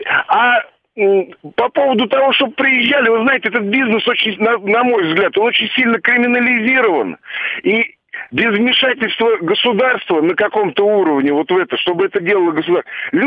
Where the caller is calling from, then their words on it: Moscow, Russia; я из Москвы.